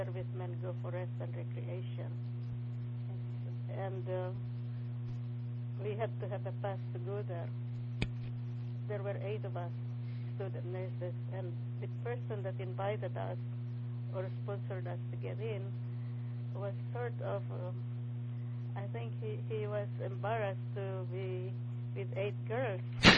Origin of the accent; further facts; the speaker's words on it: Philippines; I was born in the Philippines in 1935, and during my childhood, it was a fun time